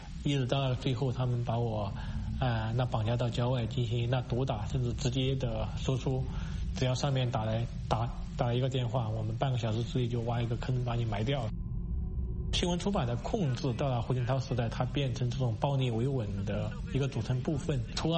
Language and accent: Chinese; Sichuan, China; 从那个北京飞到我的老家那个四川